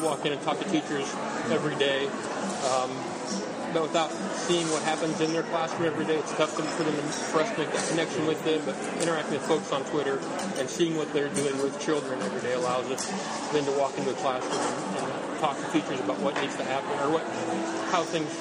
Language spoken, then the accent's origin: English; Warrensburg, Missouri, United States; I work out of Columbia, but I'm from Warrensburg, Missouri.